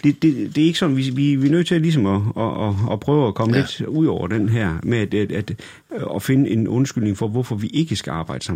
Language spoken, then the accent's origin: Danish; Horsens, Central Denmark Region, Denmark; da jeg var barn og boede i Horsens, jamen jeg havde altså 4,5 kilometer til min læge, og jeg var altså i samme by.